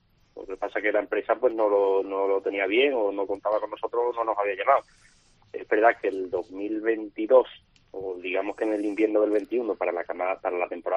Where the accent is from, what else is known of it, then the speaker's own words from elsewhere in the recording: Seville, Andalusia, Spain; Somos una ganadería sevillana, nosotros hemos vivido toda la vida en Sevilla